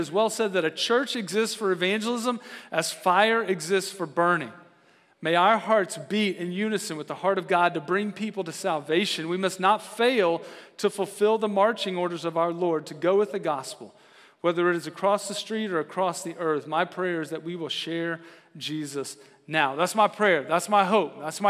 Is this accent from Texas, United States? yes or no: yes; Boerne, Texas, United States; I'm from Bernie. I'm down in the hill country, all right?